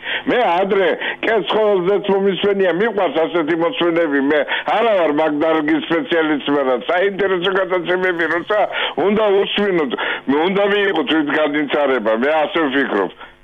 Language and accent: Georgian; Western Georgia, Georgia; მე წარმოშობით დასავლეთიდან ვარ